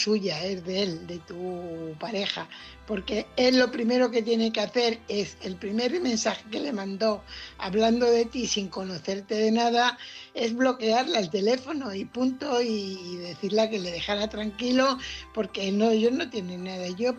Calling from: Fuenlabrada, Community of Madrid, Spain; corresponsal de Fuenlabrada.

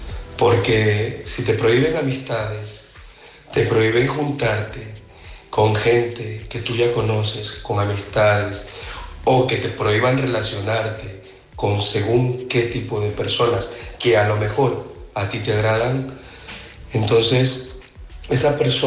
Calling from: Barcelona, Catalonia, Spain; de Barcelona.

